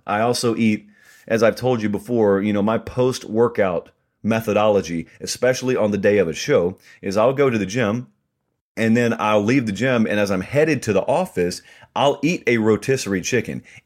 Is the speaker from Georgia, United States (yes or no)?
yes; Catawba, Georgia, United States; a little league baseball field that I grew up playing on in Catawba, Georgia